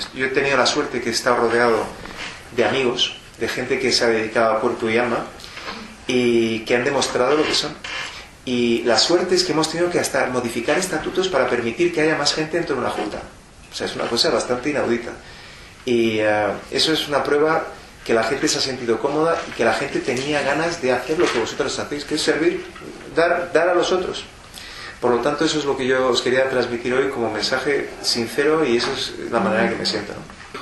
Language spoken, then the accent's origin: Spanish; Spain; como ciudadanos españoles y libres, tenemos derecho a dar nuestra opinión